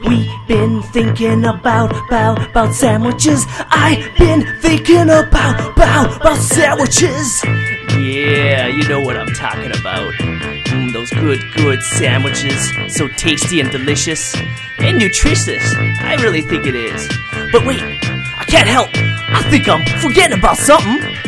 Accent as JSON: {"language": "English", "region": "Alberta", "country": "Canada", "said": "I'm originally from Alberta."}